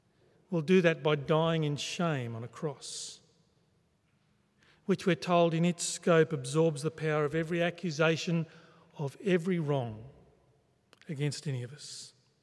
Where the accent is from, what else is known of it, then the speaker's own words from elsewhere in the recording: Queensland, Australia; Clearly, of course, it's just a carpet python. We're from Queensland. We had them all the time.